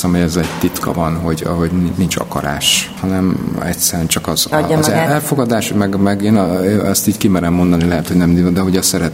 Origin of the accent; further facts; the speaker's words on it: Budapest, Hungary; amikor a 9. kerületben nőttem fel, cigányok között mindent megéltem